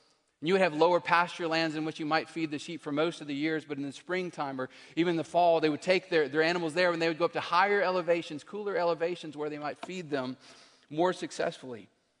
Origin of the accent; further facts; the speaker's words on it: Texas, United States; I grew up in West Texas. That'll explain some of the lack of intelligence. We didn't have the best education out there.